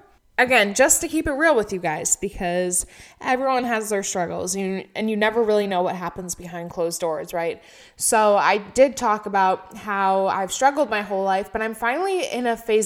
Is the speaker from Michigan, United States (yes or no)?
yes; Michigan, United States; now in Arizona, United States; Like, I'm from Michigan. It is humid as heck there, and I thought I hated the humidity.